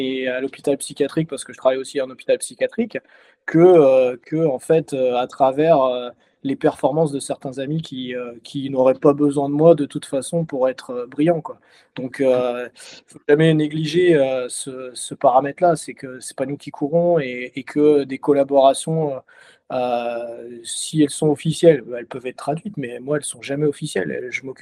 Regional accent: Dijon, Bourgogne-Franche-Comté, France; je suis originaire de Dijon et je travaille à Dijon.

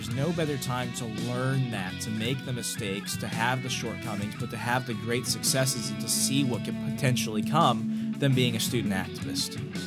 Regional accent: Arizona, United States; not just because I'm biased because we're both from Arizona

